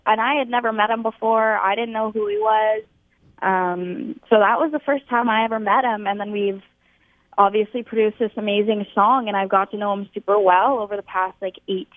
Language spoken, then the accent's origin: English; Ontario, Canada; I'm 15 from Ontario here in Canada.